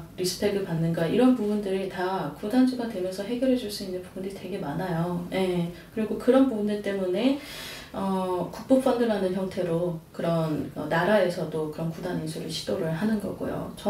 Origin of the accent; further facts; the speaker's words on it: South Korea; 저도 이제 한국인이라